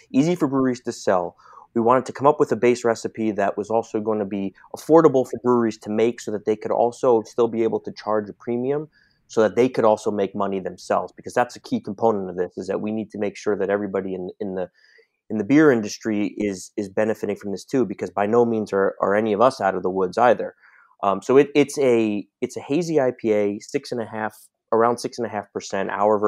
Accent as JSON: {"language": "English", "town": "New York City", "region": "New York", "country": "United States", "tie": "born or raised there", "said": "but also as a New Yorker, as a native New Yorker, I felt very strongly about this"}